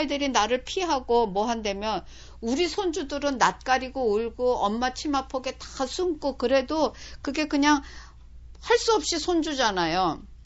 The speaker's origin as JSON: {"language": "Korean", "country": "South Korea", "tie": "born or raised there", "said": "우리가 이제 한국에서 태어나서 자랐으면은"}